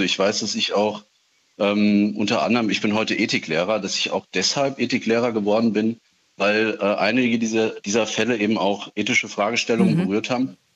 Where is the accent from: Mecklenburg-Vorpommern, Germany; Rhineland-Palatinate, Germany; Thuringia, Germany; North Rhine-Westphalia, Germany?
North Rhine-Westphalia, Germany; also ich bin in Nordrhein-Westfalen zur Schule gegangen